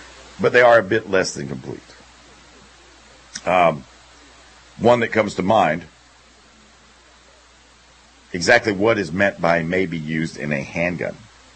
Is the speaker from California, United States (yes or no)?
no; South Carolina, United States; senior senator from my home state of South Carolina